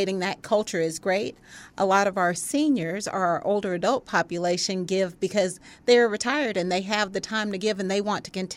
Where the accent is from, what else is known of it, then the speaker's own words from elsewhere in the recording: Burlington, North Carolina, United States; born there; accent: Southern; I was born in Burlington, North Carolina, and my dad was in the military.